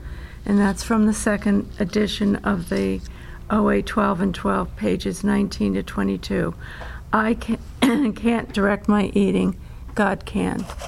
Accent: New York, United States; from New York.

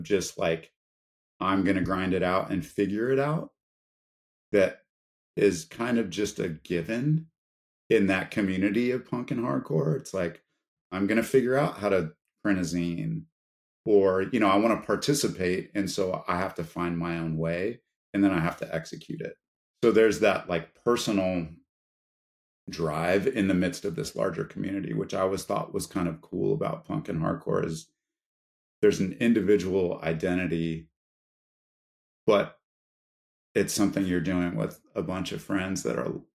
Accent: Long Beach, California, United States; I grew up in Long Beach, California. And so skateboarding was kind of a natural thing to get into.

